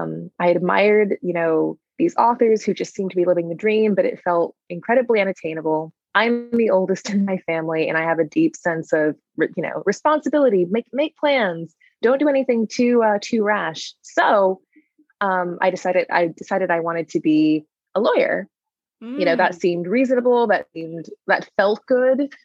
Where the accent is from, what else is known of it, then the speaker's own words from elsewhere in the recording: Atlanta, Georgia, United States; now in Little Rock, United States; I'm born and raised in Atlanta, Georgia, even though I now live in Little Rock, Arkansas, and really have spent about half my life in Little Rock, Arkansas, but born and raised in Atlanta, that's where I grew up.